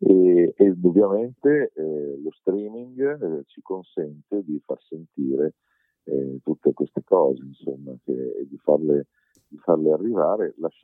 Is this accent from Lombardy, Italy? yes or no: no; Veneto, Italy; mia madre mi accompagnava all'Arena di Verona, perché abitavo da quelle parti, a vedere le opere fin da piccolo.